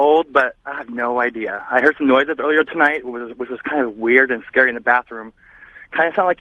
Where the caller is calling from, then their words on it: Portland, Oregon, United States; I'm calling from Portland, Oregon.